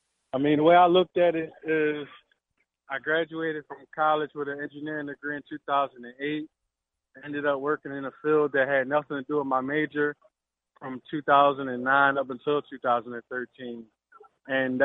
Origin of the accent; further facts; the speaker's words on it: Philadelphia, Pennsylvania, United States; Okay, well, born and raised in Philadelphia.